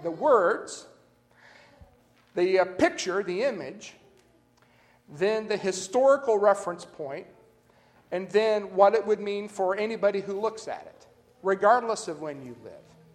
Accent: Kentucky, United States; now in Tennessee, United States; So I thought, since I'm from Kentucky and I'm here in Tennessee

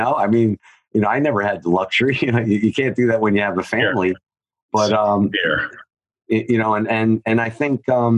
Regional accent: New Jersey, United States; growing up in New Jersey, you know, as you're saying this, I'm thinking, you know, and you're from Jersey

